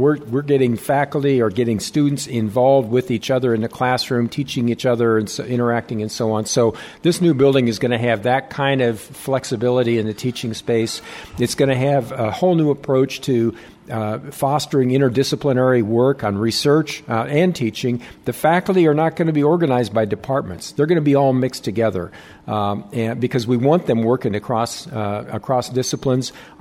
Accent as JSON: {"language": "English", "region": "Iowa", "country": "United States", "also_born_or_lived": "Michigan", "said": "You know, I come from Iowa, in Michigan"}